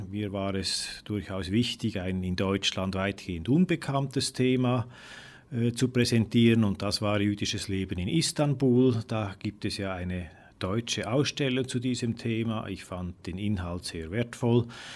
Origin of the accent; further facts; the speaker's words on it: Switzerland; moved away as an adult; now in Essen, Germany; Ich stamme aus der Schweiz und bin dort auch aufgewachsen.